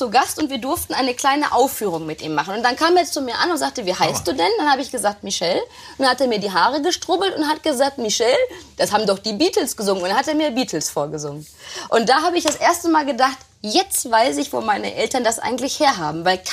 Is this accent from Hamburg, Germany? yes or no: no; Herne, North Rhine-Westphalia, Germany; in Herne, in meiner Heimatstadt ganz aktiv, war im Stadtrat